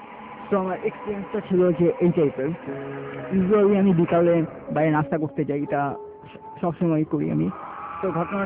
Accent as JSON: {"language": "Bangla", "town": "Mirpur", "region": "Dhaka Division", "country": "Bangladesh", "said": "আমি এসেছি মিরপুর থেকে।"}